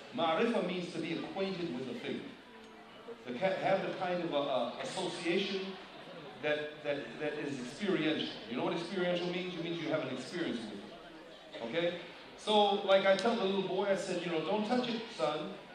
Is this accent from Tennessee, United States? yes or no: no; Boston, Massachusetts, United States; born there; I was born in Boston